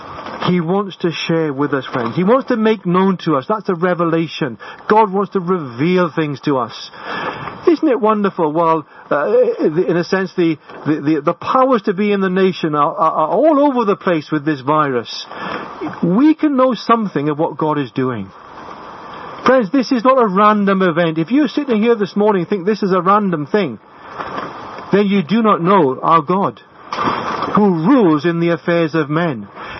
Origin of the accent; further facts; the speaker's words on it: Wales, United Kingdom; Being a Welshman, I must get that right.